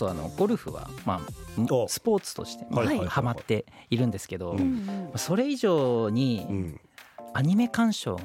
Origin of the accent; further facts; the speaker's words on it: Ishinomaki, Miyagi, Japan; 石巻ってあの東日本大震災がありまして、まああの私の実家も被災して、その当時あの東京の方で働いてたんですけれども